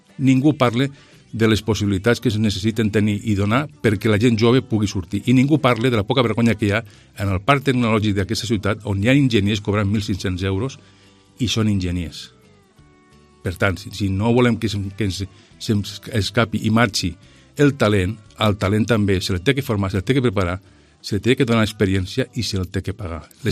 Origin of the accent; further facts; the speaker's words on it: Lleida, Catalonia, Spain; soc de Lleida